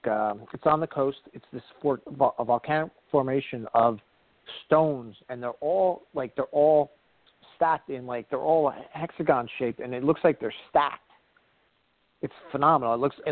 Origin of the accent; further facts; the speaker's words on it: Jersey City, New Jersey, United States; I grew up in Jersey City. I was born in Jersey City